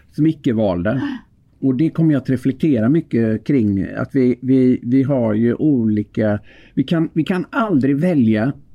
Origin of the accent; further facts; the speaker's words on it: Öckerö, Västra Götaland County, Sweden; jag är fiskarpojk från Öckerö.